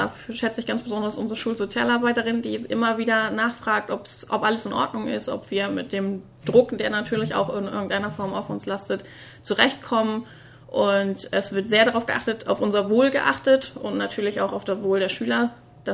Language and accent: German; Schleswig-Holstein, Germany; ich bin ursprünglich aus dem Kreis Schleswig-Flensburg, habe in Flensburg studiert